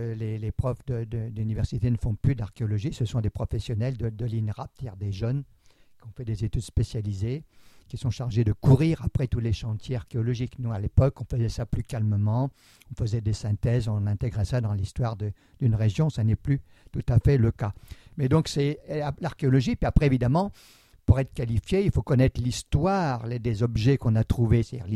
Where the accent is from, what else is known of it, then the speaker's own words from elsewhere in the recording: Centre-Val de Loire, France; je suis né en Touraine. J'ai beaucoup vécu en Touraine. Mes parents, mes grands-parents étaient tourangeaux aussi.